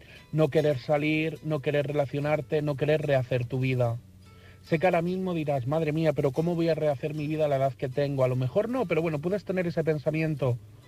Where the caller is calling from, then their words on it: Madrid, Community of Madrid, Spain; de Madrid